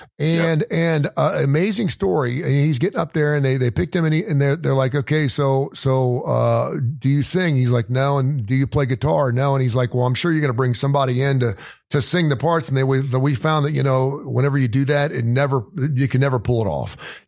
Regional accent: Cincinnati, Ohio, United States; And this one caught my eye because I am from Cincinnati, Ohio.

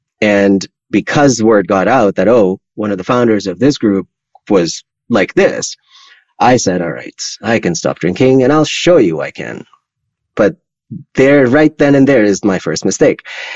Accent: Pakistan; English is a second language; moved away as an adult; now in Canada; I'm originally Pakistani. I came to Canada when I was 19, and I'm the elder son in my family, and I have a younger brother.

